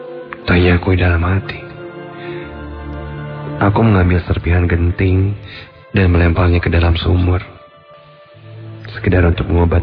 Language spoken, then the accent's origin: Indonesian; Lampung, Indonesia; now in Bandung, Indonesia; berlibur di rumah nenekku di Lampung, sekedar untuk refreshing dari kepenatan kuliahku itu. Perjalanan dari Bandung ke kampung halamanku